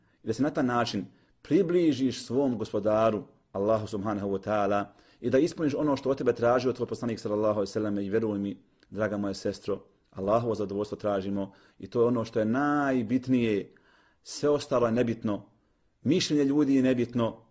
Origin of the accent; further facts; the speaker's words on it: Bosnia & Herzegovina; Mi smo Bosanci i tim se ponosimo. Živimo u Europi